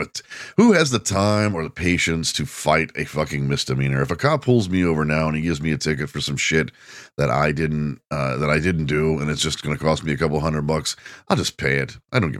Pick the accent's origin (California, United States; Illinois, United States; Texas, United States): Texas, United States; The Woodlands; Plus, I grew up in the Woodlands.